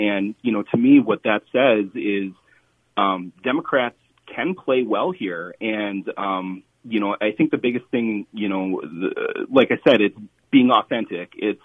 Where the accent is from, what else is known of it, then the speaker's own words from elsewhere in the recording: North Branch, Minnesota, United States; now in Cambridge, United States; is a native of District 28A. I grew up in North Branch. I'm a graduate of North Branch High School. And between college and my career, it's taken me to St. Cloud, then down to Des Moines, and back up to the Twin Cities, and now to Cambridge.